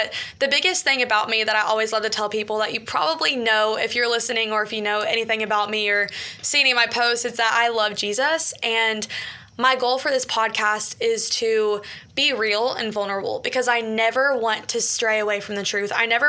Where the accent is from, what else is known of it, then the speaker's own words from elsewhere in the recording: Bowling Green, Kentucky, United States; also born or lived in Nashville; It's in Bowling Green, Kentucky, where I was raised, not born. I almost said born and raised. I was born in Nashville, actually